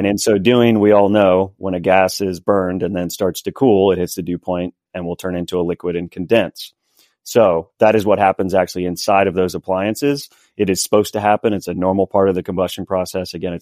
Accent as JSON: {"language": "English", "region": "Texas", "country": "United States", "said": "So I'm from Texas, and that's where I started my career."}